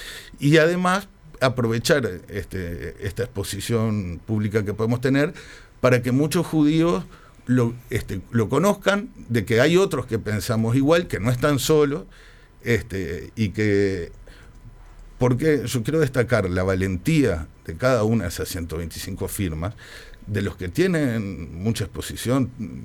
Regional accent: Uruguay; así como judío uruguayo, valía la pena fortalecer, como un ciudadano más uruguayo

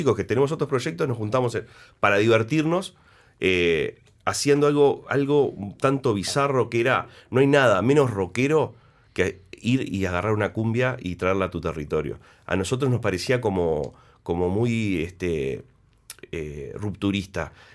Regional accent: Uruguay; Y como todo uruguayo tenemos familia

